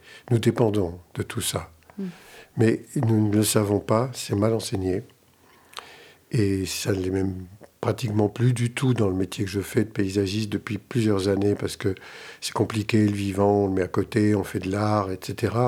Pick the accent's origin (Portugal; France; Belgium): France; Nouvelle-Aquitaine; Bon, moi, je viens quand même d'ailleurs, je viens de la Creuse.